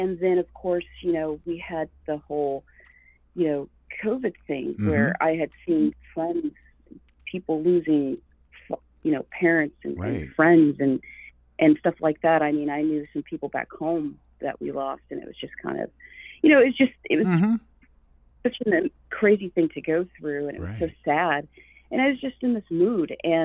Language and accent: English; Okemah, Oklahoma, United States; moved away as an adult; now in California, United States; I grew up in Okemah, Oklahoma. Born and raised there. In fact, that was, you know, where I lived up until I moved to California.